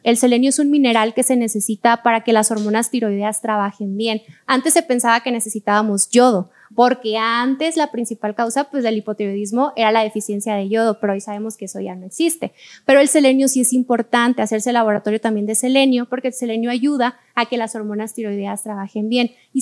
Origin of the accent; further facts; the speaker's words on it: Mexicali, Baja California, Mexico; Yo vengo de Mexicali, pero doy consulta en línea.